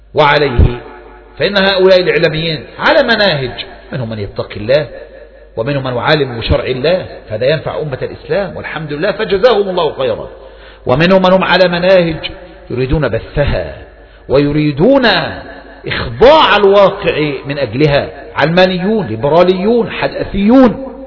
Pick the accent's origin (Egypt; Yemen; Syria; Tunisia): Egypt; لا سيما بلدنا مصر بخاصة